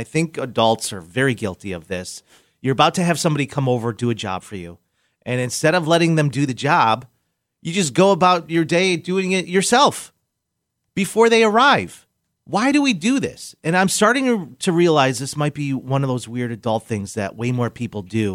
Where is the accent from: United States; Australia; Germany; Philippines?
United States; Rochester, New York; Nothing screams, hey, I'm from Rochester, New York, like the Puerto Rican Festival and free cheesecake.